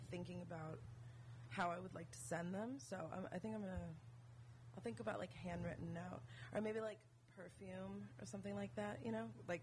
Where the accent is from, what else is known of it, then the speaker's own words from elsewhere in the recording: California, United States; I did. I'm from the Valley.